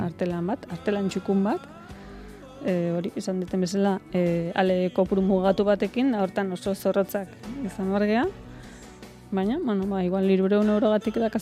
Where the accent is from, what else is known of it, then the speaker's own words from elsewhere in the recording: Mexico; Ba, bai, ba, bantxe, Mexikotik etorri naiz